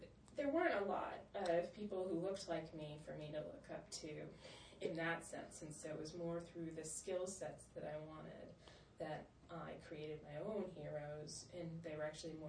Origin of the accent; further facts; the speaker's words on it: Tallahassee, Florida, United States; black, of unidentified origin, and all of the above. I grew up in Tallahassee, very southern city, very much part of that southern, old southern culture.